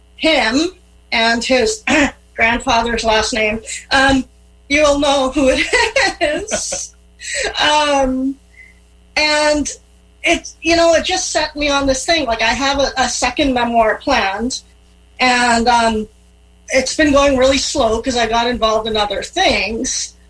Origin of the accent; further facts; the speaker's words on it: Trinidad & Tobago; Probably because I grew up in the Caribbean and they didn't know what to do with me because blind kids don't go to school in Trinidad and Tobago.